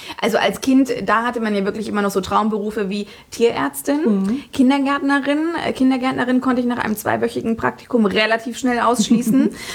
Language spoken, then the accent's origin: German; Fritzlar, Hesse, Germany; wurde ich in Fritzlar geboren, also ich bin so richtige Nordhessin, genau, und bin dann irgendwann nach Kassel gezogen